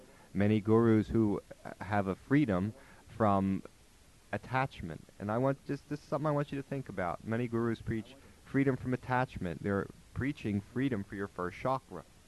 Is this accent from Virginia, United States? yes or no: no; Sacramento, California, United States; if you're the kind of person that is identified with a city, I'm from Sacramento. We're proud.